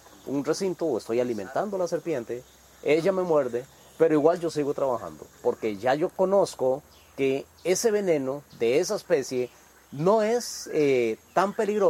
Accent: Costa Rica; Soy biólogo costarricense y he sobrevivido a la mordedura de una terciopelo.

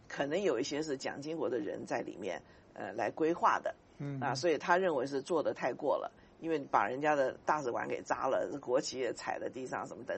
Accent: Taiwan; 我是台湾长大的，我们过去在台湾对他的印象非常模糊啊

